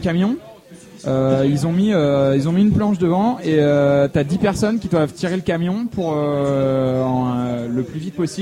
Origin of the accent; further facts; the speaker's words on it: La Pommeraye, Pays de la Loire, France; Alors, il s'avère que moi, je viens de la Pommeraye.